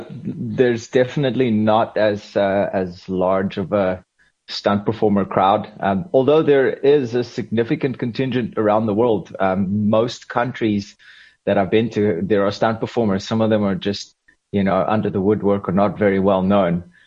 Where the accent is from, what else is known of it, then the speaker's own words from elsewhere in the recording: Pretoria North, Gauteng, South Africa; I was really blessed with an awesomely adventurous childhood growing up in Pretoria North, and always up in the trees or on the roof of the house.